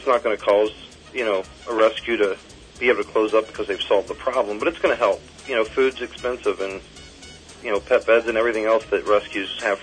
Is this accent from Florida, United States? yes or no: no; Cincinnati, Ohio, United States; accent: Cincinnati; I'm not from New York. That's the second time you've said that. That's a Cincinnati accent.